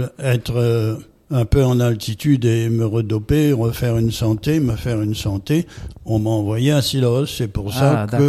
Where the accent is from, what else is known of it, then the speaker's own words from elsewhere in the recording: Saint-Louis, Réunion; born there; 1942, le 10 mai, je suis né à Saint-Louis de la Réunion, dans la rue Fémy, près de l'hôpital Dromard. Ça jouxtait l'hôpital à Saint-Louis.